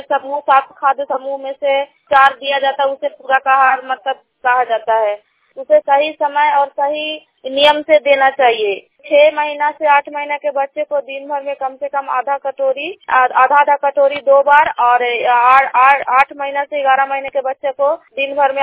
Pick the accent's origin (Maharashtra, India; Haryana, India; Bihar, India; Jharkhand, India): Bihar, India; मैं नालंदा डिस्ट्रिक्ट इंदौर पंचायत के निवासी हूँ